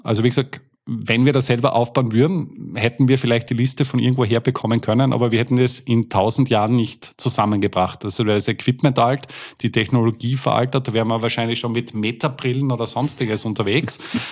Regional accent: Austria; Wir kommen jetzt aus Österreich.

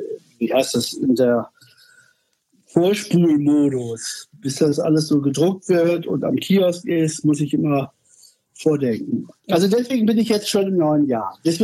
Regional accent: Bielefeld, North Rhine-Westphalia, Germany; Ich hatte eine ganz große Ausstellung in Bielefeld, das ist meine Heimatstadt.

